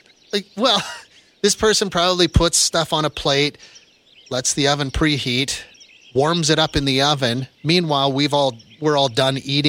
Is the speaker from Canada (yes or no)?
yes; Edmonton, Alberta, Canada; It would be like, I'm from Edmonton, but I've never been to Red Deer, which is an hour and a half down the highway.